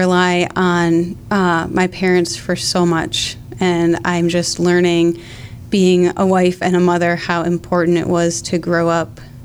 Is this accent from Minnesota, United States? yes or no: no; Twinsburg, Ohio, United States; I grew up in Twinsburg, Ohio, and my schooling was a little bit of everything.